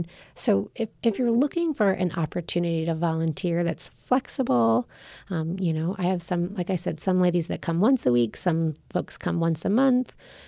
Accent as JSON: {"language": "English", "region": "Colorado", "country": "United States", "tie": "born or raised there", "said": "You know, I grew up here in the Roaring Fork Valley, and I see more and more of my friends and family unable to afford to live here."}